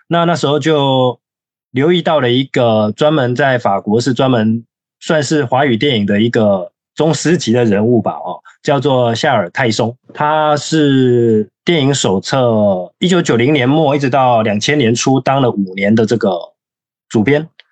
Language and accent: Chinese; Taiwan; moved away as an adult; 我是差不多在2009年的时候，去法国念书。我是台湾人，然后那时候我其实已经在工作了，在教英语